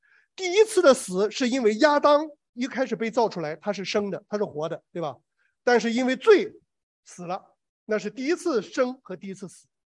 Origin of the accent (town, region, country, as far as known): China